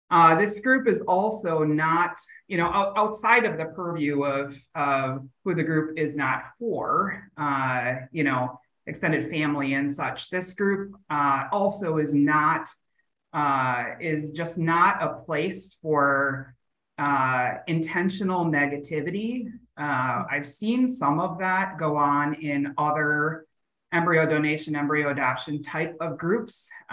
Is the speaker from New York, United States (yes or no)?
no; Wisconsin, United States; you know, we're from Wisconsin. So, you know, we're traveling many states away.